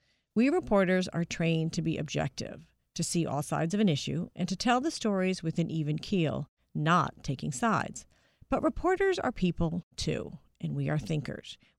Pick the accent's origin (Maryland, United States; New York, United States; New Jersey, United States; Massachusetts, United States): New York, United States; New York City; Columbia University in my hometown of New York City